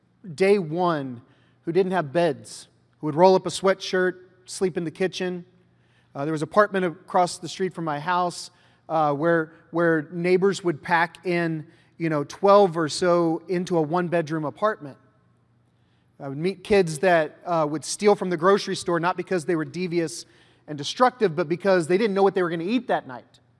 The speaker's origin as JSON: {"language": "English", "town": "Jackson", "region": "Missouri", "country": "United States", "tie": "born or raised there", "said": "So I'm from Jackson, Missouri, which means that my neighbors were cows. And we didn't have streets where I grew up. We had roads. And you were lucky if yours was paved."}